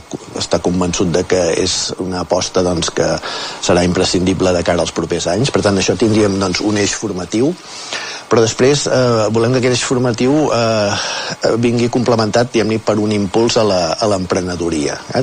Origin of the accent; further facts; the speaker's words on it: Manresa, Catalonia, Spain; Soc Manresà, sí, soc nascut a Manresa.